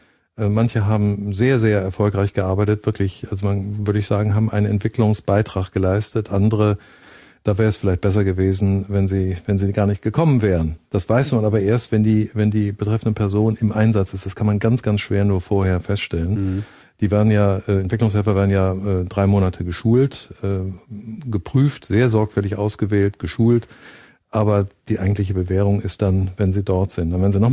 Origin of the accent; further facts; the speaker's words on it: Germany; also born or lived in Cape Town; Ich bin in Deutschland groß geworden, habe studiert hier